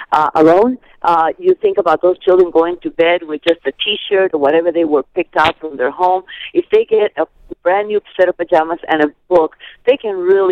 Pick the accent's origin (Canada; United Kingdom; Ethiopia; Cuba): Cuba; now in United States; Yes, we are originally from Cuba. We came here in 1963